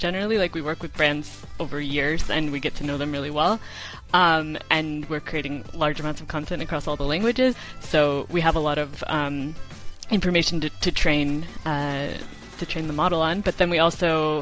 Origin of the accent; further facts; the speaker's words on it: United States; now in Spain; So I'm an American living in Spain, so I worked in publications in the U.S.